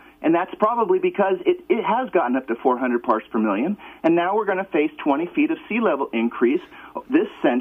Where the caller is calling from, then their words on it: Garberville, California, United States; I'm in Garberville.